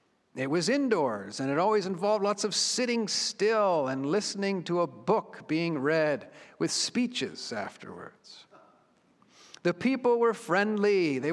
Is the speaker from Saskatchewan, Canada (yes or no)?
no; Toronto, Ontario, Canada; now in Kitchener, Canada; I grew up in Toronto, Willowdale Christian Reformed Church and Willowdale Christian School, just off Yonge Street.